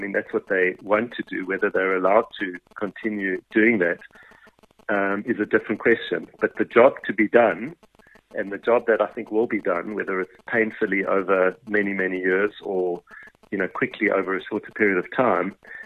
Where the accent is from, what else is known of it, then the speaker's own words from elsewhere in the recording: South Africa; I think the bigger issue as a South African is that this SAA story is really putting us as a country on trial.